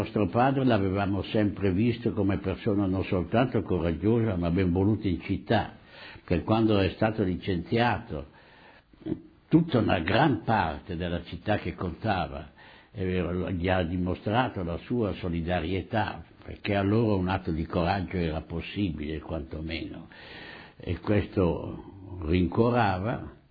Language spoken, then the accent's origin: Italian; Bergamo, Lombardy, Italy; born there; sono nato a Bergamo l'11 luglio del 1918 e vado avanti nella mia vita.